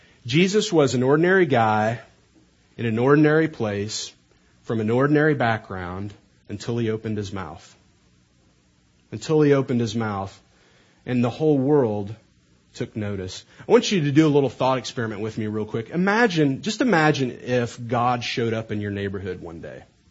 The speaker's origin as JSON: {"language": "English", "town": "Charleston", "region": "Missouri", "country": "United States", "said": "I'm from Charleston, Missouri, and it's a town about the size of Nazareth. It's in southeastern Missouri, very small farming town"}